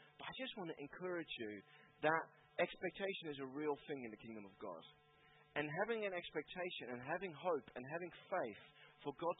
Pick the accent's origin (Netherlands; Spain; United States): Netherlands; So I'm not from South Africa. I love South Africa. I'm from the Netherlands. Beautiful country.